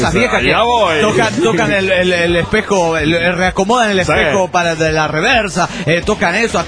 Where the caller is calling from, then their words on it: León, Guanajuato, Mexico; de León, Guanajuato.